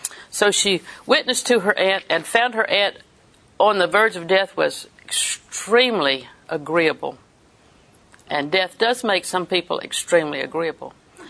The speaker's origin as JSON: {"language": "English", "town": "Auburndale", "region": "Florida", "country": "United States", "said": "Now, Lakeland, I'm from Auburndale."}